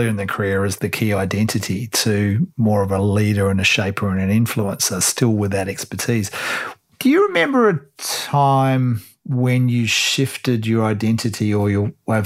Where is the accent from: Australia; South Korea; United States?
Australia; I don't, as an Australian.